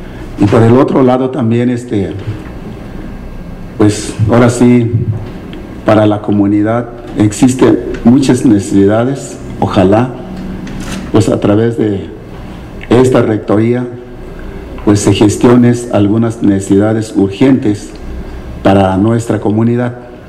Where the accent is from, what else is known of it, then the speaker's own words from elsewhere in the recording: Santa Catarina, Jalisco, Mexico; Soy de la Comunidad de Santa Catarina, presidente del Consejo de Vigilancia.